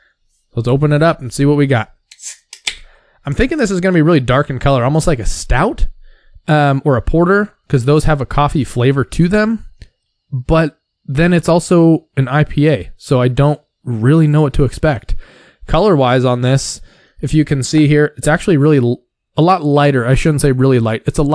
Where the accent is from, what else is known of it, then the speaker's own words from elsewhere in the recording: Oregon, United States; They're from my home state of Oregon, and I love a lot of the beers they